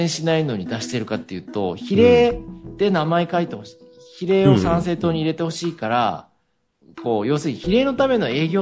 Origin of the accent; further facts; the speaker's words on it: Yamagata, Japan; で、私、ふるさとの山形でも